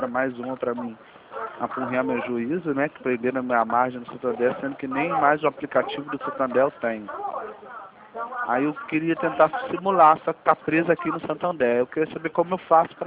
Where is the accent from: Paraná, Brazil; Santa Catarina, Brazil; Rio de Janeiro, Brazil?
Rio de Janeiro, Brazil; born there